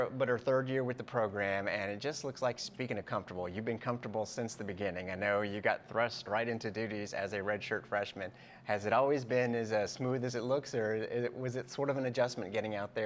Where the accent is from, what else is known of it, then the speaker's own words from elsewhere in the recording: Plant City, Florida, United States; accent: country town accent; I'm from Plant City, because there it goes. It just slipped out. I've got the accent, the sort of country town accent.